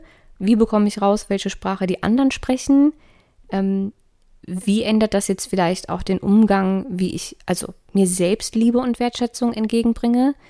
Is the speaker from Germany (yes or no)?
yes; Darmstadt, Hesse, Germany; ich bin ja in Darmstadt groß geworden